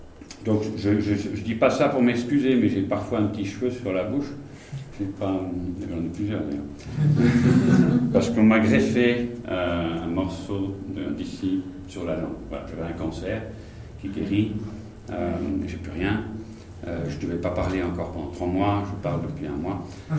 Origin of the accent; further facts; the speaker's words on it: France; now in Chapelle-sur-Moudon, Switzerland; Donc je suis en Suisse, je suis français d'origine, nul n'est parfait, désolé. Donc je suis depuis 12 ans en Suisse, donc j'habite entre Lausanne et Yverdon, à Chapelle-sur-Moudon. Très joli coin.